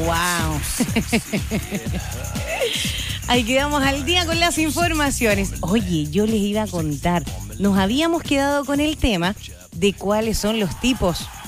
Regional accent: Chile; Nosotros obviamente como chilenos tenemos otra fecha.

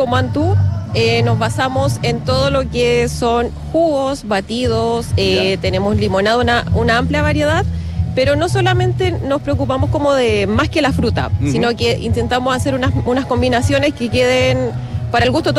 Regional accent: Paine, Santiago Metropolitan Region, Chile; Sí, somos de Paine, específicamente de Champa.

